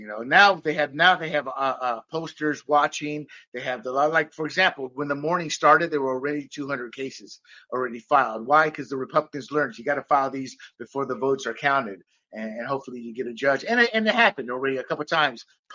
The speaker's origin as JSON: {"language": "English", "country": "Panama", "said": "And again, I come from Panama. A country where I saw two dictators dictate."}